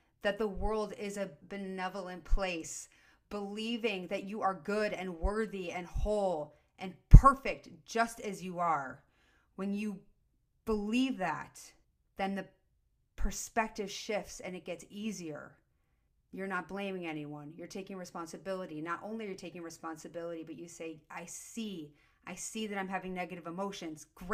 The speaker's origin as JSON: {"language": "English", "town": "Highland Park", "region": "Illinois", "country": "United States", "said": "I'm Jewish. I have curly Jew hair. I am from Highland Park, Illinois."}